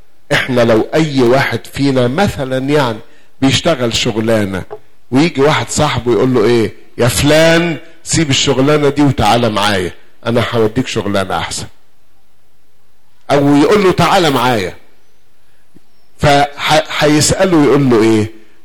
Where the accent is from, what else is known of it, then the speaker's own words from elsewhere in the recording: Shubra, Cairo Governorate, Egypt; الكلام ده عندنا في شبرا مش عندكم